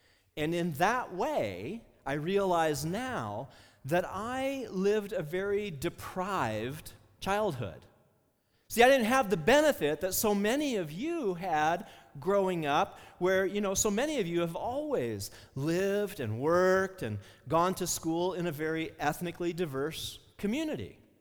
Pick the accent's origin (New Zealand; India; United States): United States; Midwest; in a very white Midwestern town that had a population of about 4,000 people. So I grew up white.